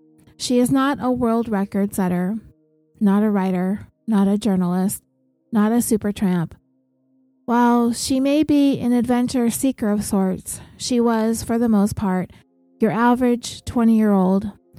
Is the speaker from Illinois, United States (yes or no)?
no; California, United States; And we're from California, so everybody has to have a car. You just don't, like, not have a car in California.